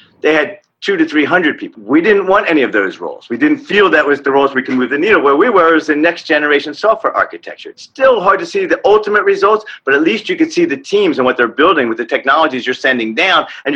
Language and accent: English; Philadelphia, Pennsylvania, United States; because I'm from Philadelphia. I've lived my whole life in Philadelphia.